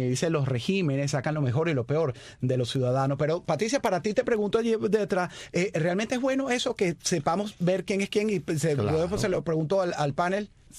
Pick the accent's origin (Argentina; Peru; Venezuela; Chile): Venezuela; estamos como venezolanos en esta situación en la que estamos pasando tanta necesidad